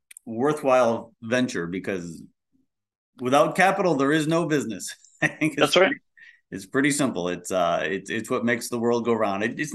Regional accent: Ireland; Or I'll give my home country a plug. Ireland just got named the number 3 country in the world.

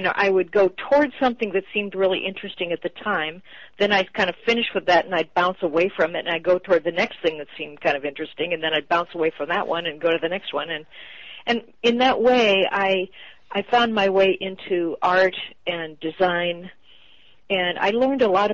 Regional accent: Midwest, United States; I grew up in the Midwest and had a really normal childhood.

